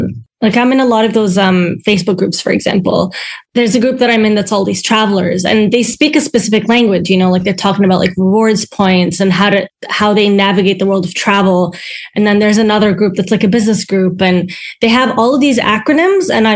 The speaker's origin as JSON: {"language": "English", "country": "Canada", "tie": "born or raised there", "said": "I grew up in Canada, and Canada's very diverse as well."}